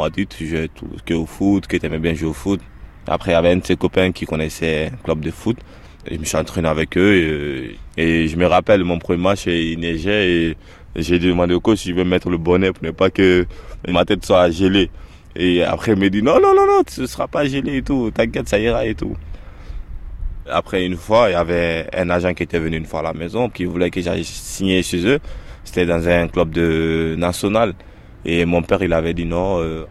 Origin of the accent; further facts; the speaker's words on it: Guinea; now in Strasbourg, France; j'habite sur Strasbourg, j'ai 26 ans, je suis né à Guinée-Conakry. Quand j'étais en Afrique, comme tout gamin, j'aimais le football